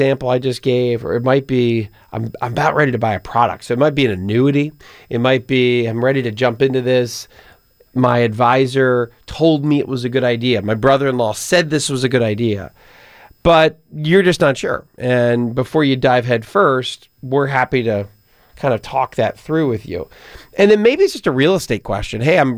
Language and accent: English; Pennsylvania, United States; Michigan, North Carolina, Pennsylvania, my home state